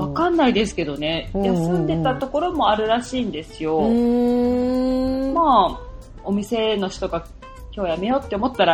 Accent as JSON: {"language": "Japanese", "region": "Hiroshima", "country": "Japan", "said": "まあ私広島出身じゃないですか。で、広島ってすっごい気候穏やかなんですよ。"}